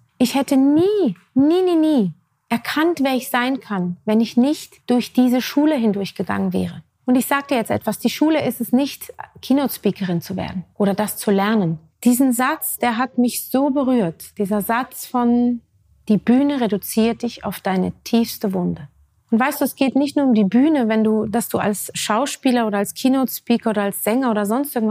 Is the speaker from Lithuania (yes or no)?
no; Switzerland; ich bin nicht mal Berlinerin. Ich bin Schweizerin